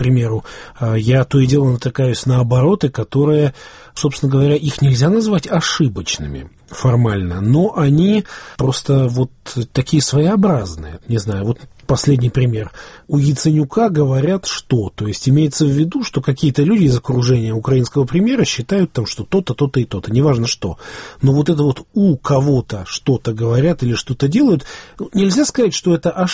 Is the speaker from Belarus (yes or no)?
yes; Belarus; я вырос в Белоруссии, страна, ну, русскоязычная по преимуществу.